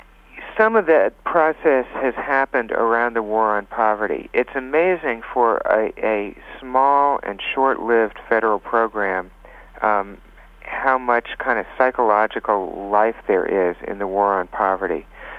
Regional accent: the South, United States; Yes, it is relevant because you know, I grew up in the South

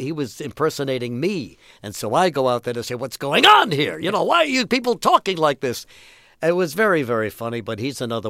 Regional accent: Bronx, New York, United States; as a little boy growing up in the Bronx and as a guy trying to break into our business.

